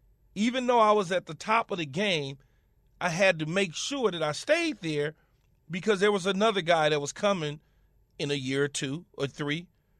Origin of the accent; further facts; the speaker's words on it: Los Angeles, California, United States; I'm from Los Angeles, right? And I'm from, at the time, it was called South Central Los Angeles. And when I got drafted in 1996, South Central L.A. got drafted.